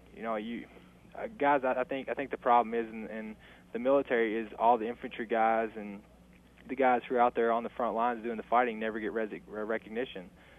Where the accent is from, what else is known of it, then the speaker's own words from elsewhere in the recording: Columbia, Kentucky, United States; it's kind of like my hometown, Columbia, Kentucky. You know, they all stand behind me, and it's been really good.